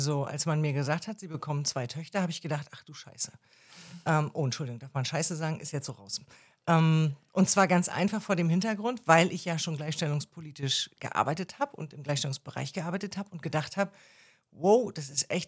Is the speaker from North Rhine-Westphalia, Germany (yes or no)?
no; Mecklenburg-Vorpommern, Germany; also born or lived in Rostock; Geboren in Mecklenburg, in Rostock, aufgewachsen in Vorpommern und genau an der Grenze in Ribnitz-Damgarten zur Schule gegangen und da das Abitur gemacht.